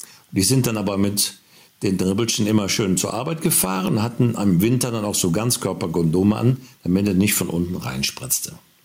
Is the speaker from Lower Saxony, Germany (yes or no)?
no; North Rhine-Westphalia, Germany; Wir haben ja bei uns in der Eifel so ein kleines Nahverkehrsproblem.